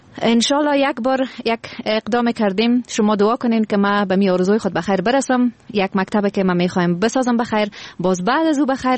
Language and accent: Persian; Afghanistan; من از افغانستان استم من افغانستانی استم